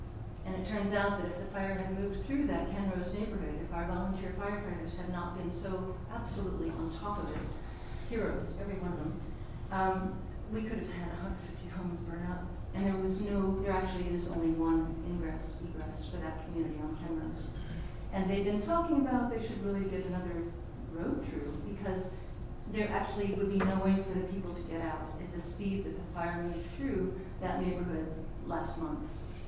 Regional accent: Cave Junction, Oregon, United States; I am from Cave Junction

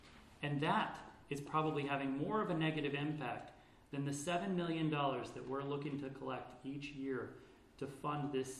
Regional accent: Oregon, United States; I grew up in the Illinois Valley. I spent a lot of time in the Tequilma area as a kid.

